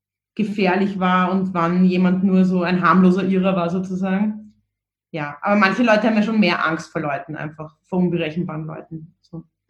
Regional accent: Vienna, Austria; mit dem man irgendwie so aufgewachsen ist in Wien

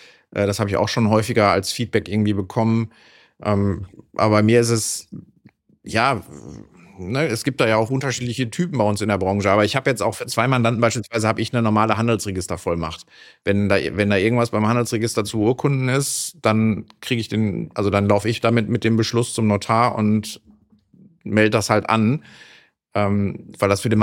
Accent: North Rhine-Westphalia, Germany

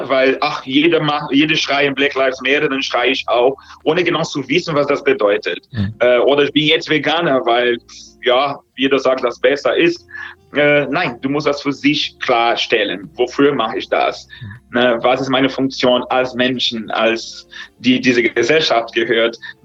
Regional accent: Brazil; German is a second language; also in den Ländern, wo ich herkomme, in Brasilien.

